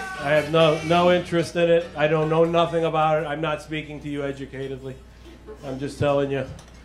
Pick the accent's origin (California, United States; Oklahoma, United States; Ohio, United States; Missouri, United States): Ohio, United States; Cleveland; I'm from Cleveland, which is probably, you know, we're in first place